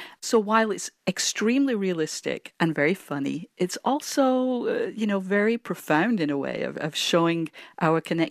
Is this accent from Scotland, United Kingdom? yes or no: no; Manchester, North West England, United Kingdom; they're set in Manchester, which happens to be my hometown in England